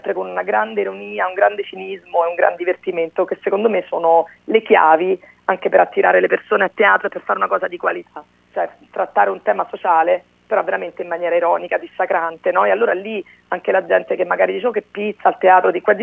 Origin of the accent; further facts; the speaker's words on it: Latina, Lazio, Italy; mi sono trasferita da Latina a Roma quando avevo 19 anni